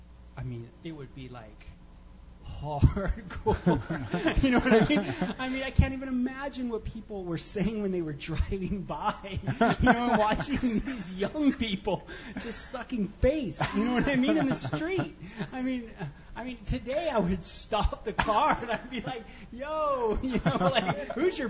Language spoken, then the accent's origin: English; North Hollywood, California, United States; I'm from North Hollywood, from the valley where pornography is an industry.